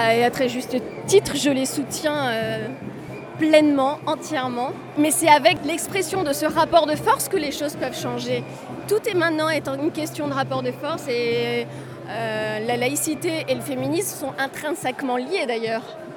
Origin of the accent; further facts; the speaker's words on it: Constantine, Constantine Province, Algeria; Je suis de Constantine. Donc c'est une ville assez conservatrice.